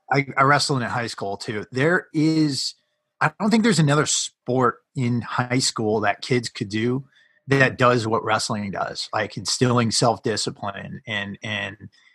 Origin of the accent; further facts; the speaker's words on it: Connecticut, United States; I'm from Connecticut. I wrestled from high school